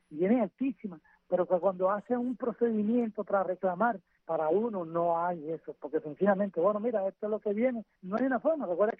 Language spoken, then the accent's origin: Spanish; Baracoa, Guantánamo, Cuba; born there; en el hogar donde yo nací, en Baracoa